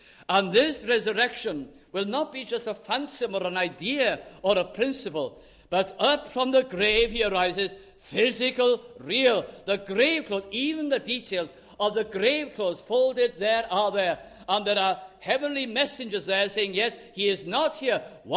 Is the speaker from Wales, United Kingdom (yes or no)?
no; North West England, United Kingdom; But I can remember in my hometown in South Lancashire, in the Bolton Evening News